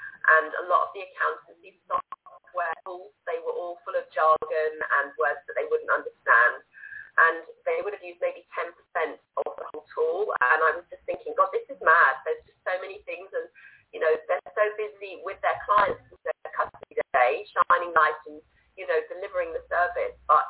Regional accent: United Kingdom; accent: British; so I hope you can work through my British accent and feeling a little bit sick

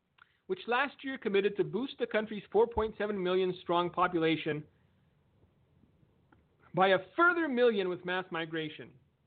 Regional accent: Romania; I grew up in Romania. I had to go to an outhouse in 30 below in the middle of the night for the first 9 years of my life.

